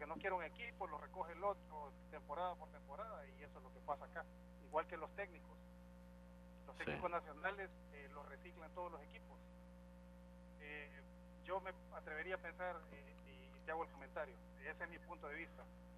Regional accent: Santa Rosa de Lima, La Unión, El Salvador; now in San Miguel, El Salvador; Vivo en San Miguel por mi trabajo. Ah, ok. Pero soy de Santa Rosa de Lima y 100% limeño.

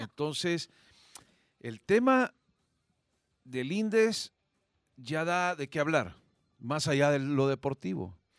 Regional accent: El Salvador

